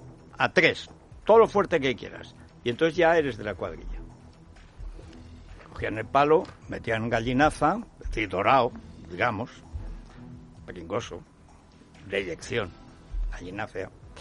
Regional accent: Aragon, Spain; un timo que se hacía en la parte de mi pueblo, en todos los montes, la Sierra Albarracín

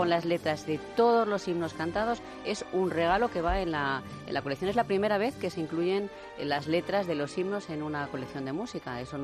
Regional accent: Spain; somos todos españoles, sabemos dónde están todos los pueblos de España

